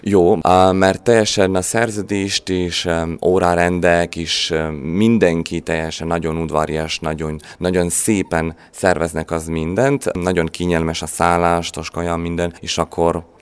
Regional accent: Šibenik, Šibenik-Knin County, Croatia; Hungarian is a second language; Hát az én Sibenikból jöttem, akkor Sibenik ez szép város Horvátországban, teljesen horvát város, ez egy régi város

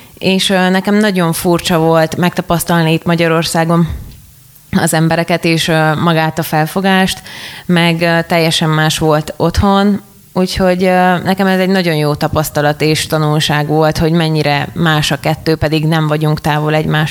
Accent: Buduslău, Bihor, Romania; Így van, én a Párciumból jöttem, az érmelléki részről. Igazából az ott van a határon túl, ahogy átmegyünk.

